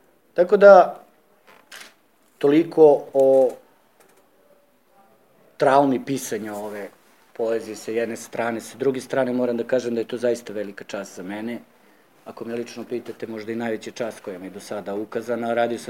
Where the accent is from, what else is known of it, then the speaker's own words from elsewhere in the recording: Kragujevac, Šumadija, Serbia; ja sam Kragujevčanin